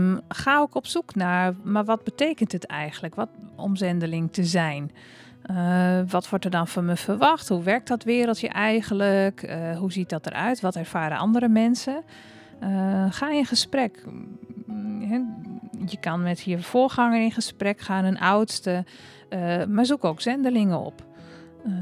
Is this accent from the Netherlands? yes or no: yes; Netherlands; vergeet ook niet, we zijn Hollanders, hè?